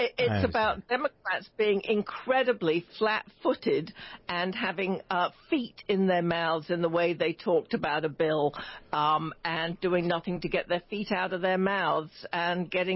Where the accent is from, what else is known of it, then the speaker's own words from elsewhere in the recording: England, United Kingdom; also born or lived in Phoenix / Palm Desert; now in Washington, United States; when I moved there from England, I discovered, this is my spiritual home.